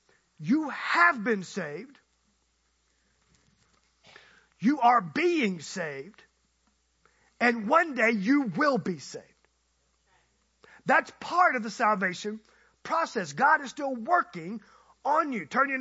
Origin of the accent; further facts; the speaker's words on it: Alabama, United States; I'm from South Alabama.